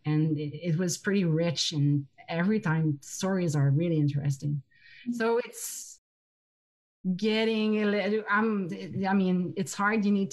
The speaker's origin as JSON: {"language": "English", "region": "Quebec", "country": "Canada", "first_language": "French", "second_language": "English", "said": "I didn't say at the beginning of my presentation, but English is not my first language. I'm a French frog, as we say in Quebec."}